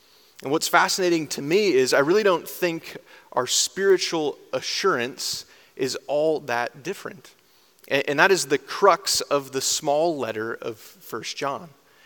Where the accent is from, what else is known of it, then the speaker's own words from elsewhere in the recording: Michigan, United States; I'm from Michigan originally. If you don't know that fact about me yet, I'm sorry I've let you down. It's usually pretty quick to come out of my mouth. I really love the state of Michigan. I'm a Michigander at heart.